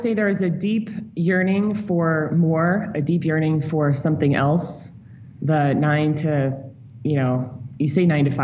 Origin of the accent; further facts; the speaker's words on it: St. Louis, Missouri, United States; also born or lived in New York City; After growing up in St. Louis, I moved to New York City to go to NYU.